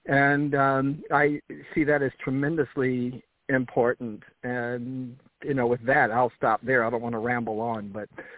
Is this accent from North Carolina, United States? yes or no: yes; North Carolina, United States; I grew up in North Carolina.